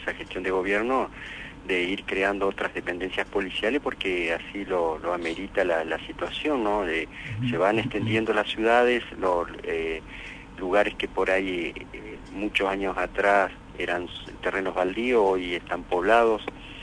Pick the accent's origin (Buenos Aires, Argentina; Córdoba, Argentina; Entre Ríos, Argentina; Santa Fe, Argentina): Entre Ríos, Argentina; Paraná; Yo soy oriundo de la ciudad de Paraná. Sí, estuve trabajando muy cerca ahí de Concepción del Uruguay. Estuve 20 años trabajando en el departamento de Gualeguaychú. Yo fui a Gualeguaychú en el año 1989